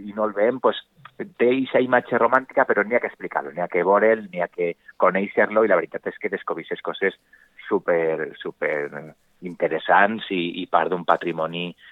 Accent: Vila-real, Valencian Community, Spain; tots és que vivim o som de Vila-real

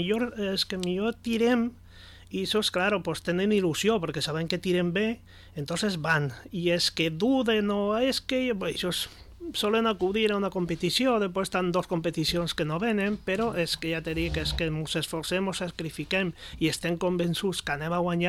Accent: Artana, Valencian Community, Spain; i després la del meu poble natal, que és en Artana

